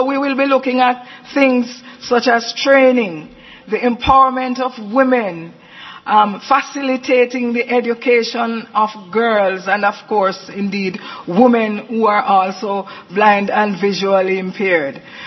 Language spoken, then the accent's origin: English; Jamaica; I'm actually Jamaican, so I reside in Jamaica.